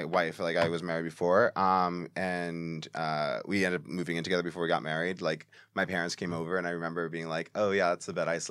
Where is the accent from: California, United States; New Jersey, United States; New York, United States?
New York, United States; Bronx; Yeah, I'm from the Bronx.